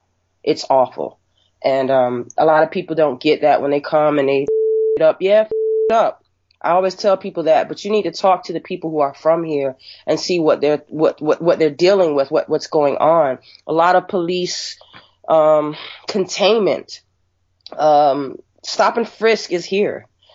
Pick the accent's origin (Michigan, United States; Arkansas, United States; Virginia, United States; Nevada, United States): Virginia, United States; Norfolk; now in Washington, United States; But I'm from originally from Norfolk, Virginia Beach area, and I've been back and forth in Washington, D.C. since the 90s